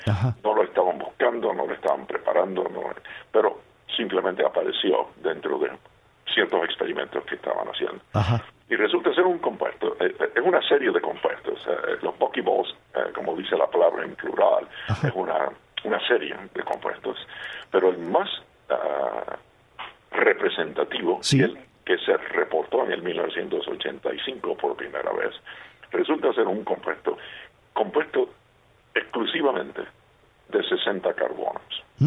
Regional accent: Cuba; now in Puerto Rico; yo tenía y sigo teniendo muchas memorias de mi niñez en Cuba también.

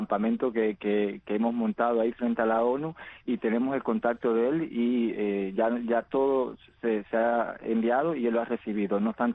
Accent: Cuba; nosotros como cubanos en exilio, adentro y fuera de Cuba

